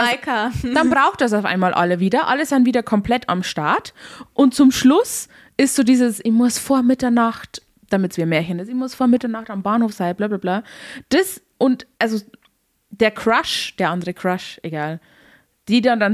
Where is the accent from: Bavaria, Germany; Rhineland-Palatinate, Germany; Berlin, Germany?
Bavaria, Germany